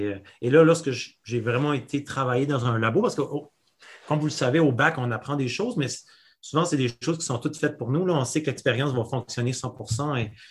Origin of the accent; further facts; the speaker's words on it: New Brunswick, Canada; Donc, premièrement, je viens du Nouveau-Brunswick